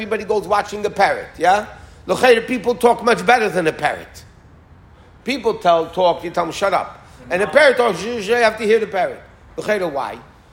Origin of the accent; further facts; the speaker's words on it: United States; Anyway, I grew up in America, by the way.